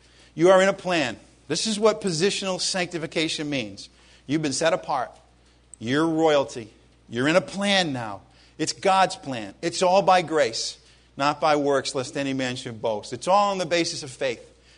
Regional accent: Ireland; But, of course, being Irish, I looked at the bad things.

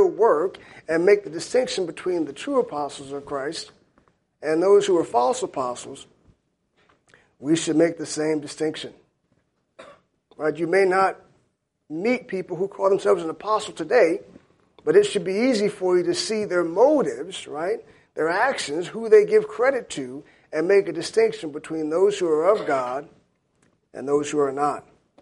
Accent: Jacksonville, Florida, United States; growing up in Jacksonville, where I'm from, many men would call themselves an apostle.

